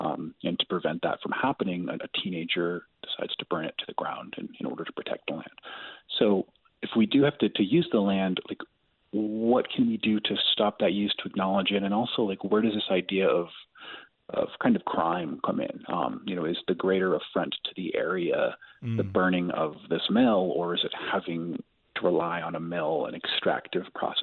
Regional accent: Maine, United States; I grew up in Maine, and I grew up in the Penobscot River Valley specifically.

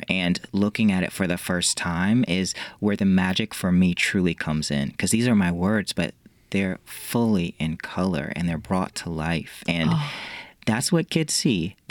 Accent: Portsmouth, Virginia, United States; I was raised in Virginia. My mom and dad, they were new to Virginia, to Portsmouth, actually.

